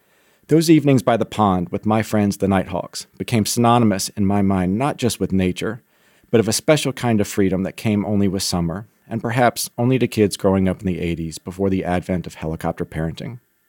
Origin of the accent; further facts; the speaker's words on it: Alabama, United States; As a young boy, I spent a lot of time at my grandfather's property, not too far from where I grew up in Alabama.